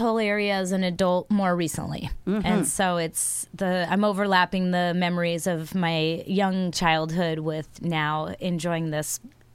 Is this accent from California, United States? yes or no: no; Brush Prairie, Washington, United States; born there; I was born in Brush Prairie, Washington.